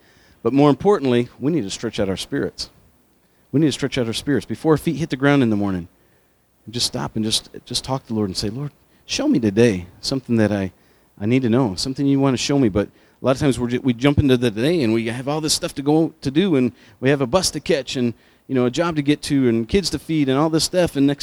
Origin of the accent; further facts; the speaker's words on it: New York, United States; I'm a farm kid from upstate New York. I grew up on the Canadian border up there in a frozen little town. Ninth kid in my family. Grew up in a corn and strawberry farm.